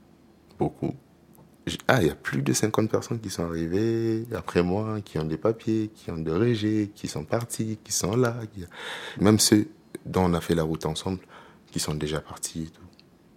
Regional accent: Madagascar; on a essayé de discuter, on vient de Madagascar

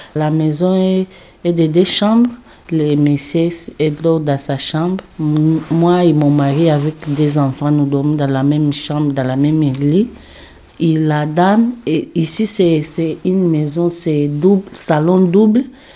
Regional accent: Angola; French is a second language; now in France

